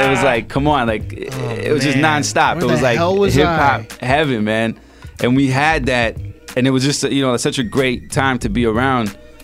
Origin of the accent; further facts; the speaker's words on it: El Salvador; English is a second language; moved away; I'm from El Salvador, born in El Salvador, and I remember listening, you know, to hip-hop, not understanding the language because I didn't speak English or understood it. Once I came here